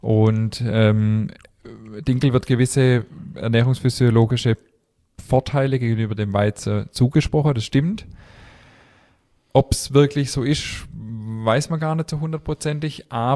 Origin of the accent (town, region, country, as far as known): Baden-Württemberg, Germany